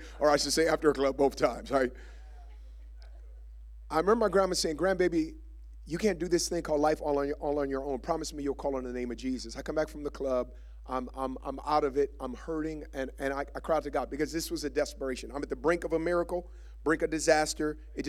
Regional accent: Oakland, California, United States; I never did any kind of drugs growing up in Oakland, which is an anomaly because everyone I grew up with did.

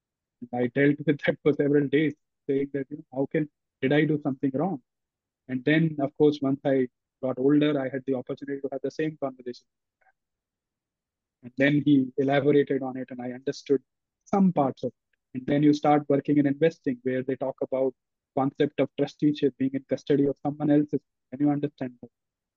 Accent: Dubai, United Arab Emirates; And growing up in Dubai, I ended up being very good friends with a gentleman who was half Pakistani, half Brit

